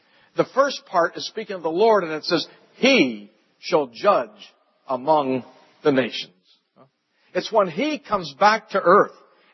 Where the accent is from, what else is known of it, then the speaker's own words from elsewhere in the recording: New York City, New York, United States; As most of you know, I come from New York.